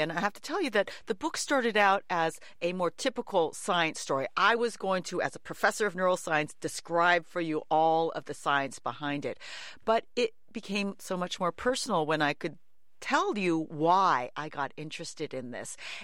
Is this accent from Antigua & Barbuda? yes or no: no; San Francisco, California, United States; My hometown is San Francisco. You know, I grew up in California playing a lot of tennis.